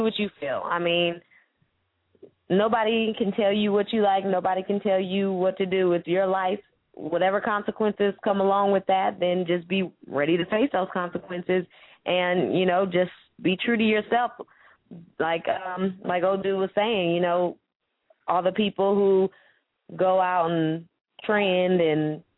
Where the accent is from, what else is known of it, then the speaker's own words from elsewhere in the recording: San Francisco, California, United States; I'm from San Francisco, California.